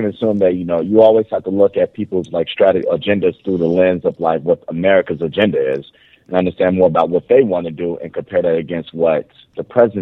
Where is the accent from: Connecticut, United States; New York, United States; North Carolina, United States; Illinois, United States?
Illinois, United States; Chicago; I'm from Chicago.